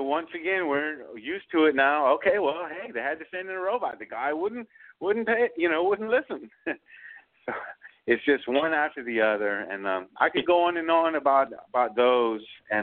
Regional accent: Louisiana, United States; I'm a Cajun from South Louisiana

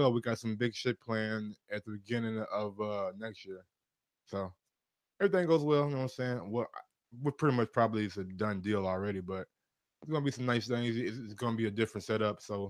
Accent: the South, United States; I'm from the South, bro. I don't say Macaulay Culkin.

